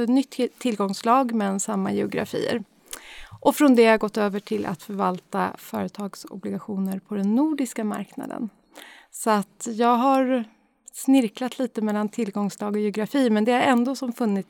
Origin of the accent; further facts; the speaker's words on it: Uppsala, Uppsala County, Sweden; jag är ju då född och uppvuxen i Uppsala.